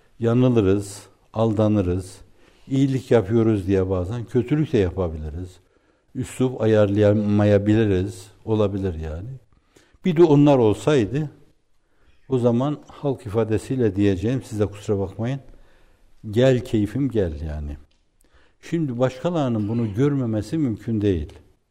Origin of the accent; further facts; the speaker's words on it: Erzurum, Turkey; Ben Erzurumluyum.